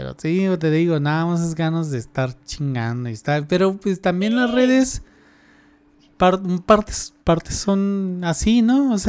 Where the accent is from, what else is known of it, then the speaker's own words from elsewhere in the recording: Tijuana, Baja California, Mexico; otros que nada más somos de Tijuana